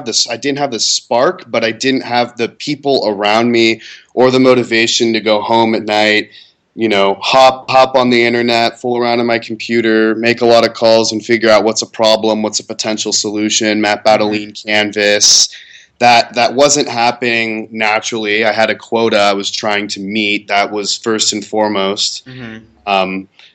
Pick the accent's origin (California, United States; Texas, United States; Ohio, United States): California, United States; San Mateo; born there; So I was born in San Mateo, California, Bay Area, Silicon Valley.